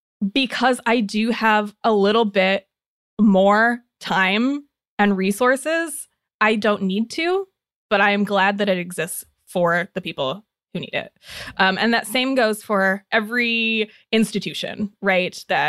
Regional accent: Indiana, United States; I grew up in Northern Indiana, and it's like, you got your groceries at Walmart.

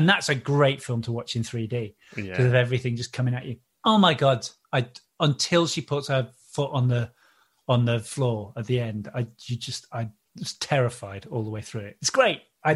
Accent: Manchester, North West England, United Kingdom; I did not. I grew up in Manchester, yeah.

